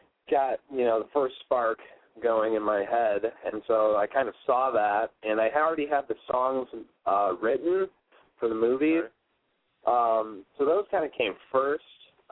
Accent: Holland, Michigan, United States; I'm from Holland, Michigan originally, and I went to school at Columbia College Chicago

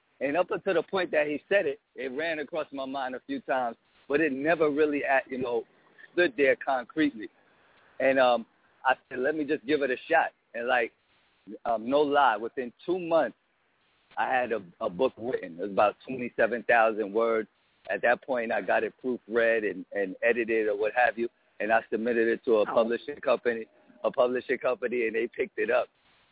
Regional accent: Brooklyn, New York, United States; Sure. I am originally from Brooklyn.

